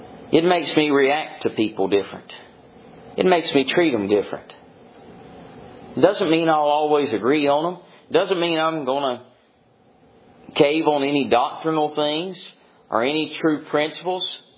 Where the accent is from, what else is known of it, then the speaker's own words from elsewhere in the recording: Mississippi, United States; You know, in my home state of Mississippi all my life.